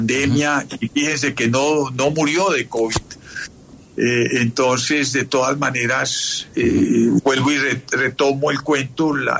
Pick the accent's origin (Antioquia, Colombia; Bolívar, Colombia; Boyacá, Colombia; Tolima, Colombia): Tolima, Colombia; Guamo; also born or lived in Bogotá; yo nací en Bogotá, soy más rolo que un troli, pero le cuento a Diego que el Tolima siempre lo he tenido en el corazón. Nosotros teníamos una finca en el Guamo, y yo me crié allá y aprendí mis cosas allá